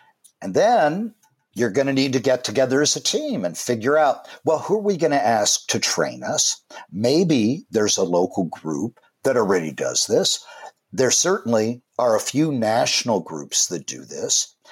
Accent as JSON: {"language": "English", "region": "Midwest", "country": "United States", "tie": "born or raised there", "said": "I know that. I grew up in the Midwest."}